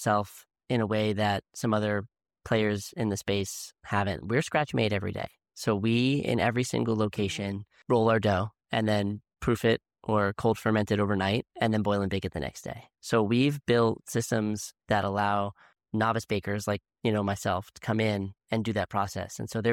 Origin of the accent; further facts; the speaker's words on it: Point Pleasant Beach, New Jersey, United States; I was born in Point Pleasant Beach, New Jersey, you know, grew up on summers at the shore